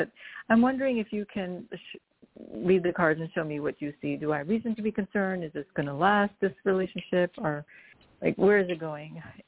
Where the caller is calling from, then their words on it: New York, United States; I'm calling from New York. Thank you for taking my call.